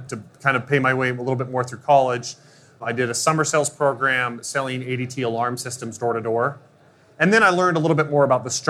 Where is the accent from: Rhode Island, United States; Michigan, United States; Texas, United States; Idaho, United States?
Idaho, United States; I was born in Idaho. And I know that sounds inconsequential, but it's not. I come from a family of 9 kids. And ultimately, I was raised on a potato farm.